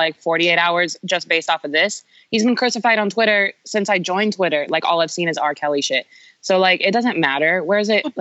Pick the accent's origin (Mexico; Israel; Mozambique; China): Israel; I didn't know a lot of the stuff growing up in Israel.